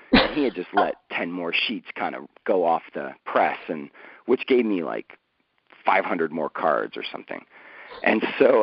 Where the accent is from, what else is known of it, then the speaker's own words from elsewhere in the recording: East Coast, United States; Because growing up on the East Coast, like, you know, there was no one else talking about that seed.